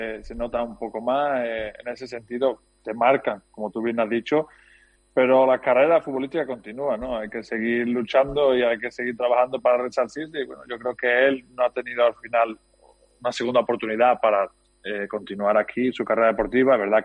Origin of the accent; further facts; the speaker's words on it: Andalusia, Spain; accent: Andalusian; Si te hablo en inglés, se me nota el acento andaluz.